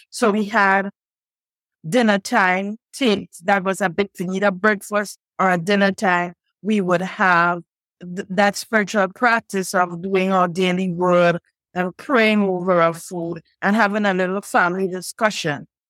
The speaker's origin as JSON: {"language": "English", "country": "Grenada", "lives_now": "Trinidad and Tobago", "said": "presently I am in the beautiful Caribbean island of Trinidad and Tobago, but I am originally from Grenada, which is another beautiful, pure Caribbean island."}